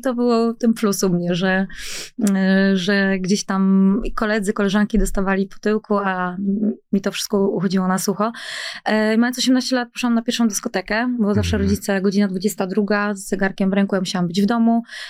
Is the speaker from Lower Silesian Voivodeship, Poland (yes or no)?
yes; Lower Silesian Voivodeship, Poland; Ja wychowałam się na wsi, mm-hmm. ale szkoła, liceum, szkoła muzyczna i tak dalej, to wszystko się odbywało we Wrocławiu